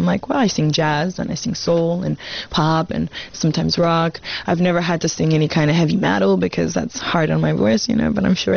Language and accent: English; Australia; And growing up in Australia, that just adds to it.